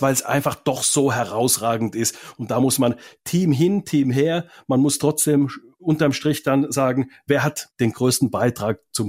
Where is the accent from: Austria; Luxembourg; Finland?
Finland; German is a second language; Ich komme ja aus Finnland.